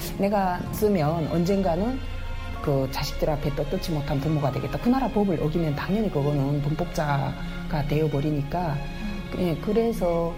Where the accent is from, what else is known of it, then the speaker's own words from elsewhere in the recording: North Korea; now in South Korea; 제가 사실은 북한에서 왔는데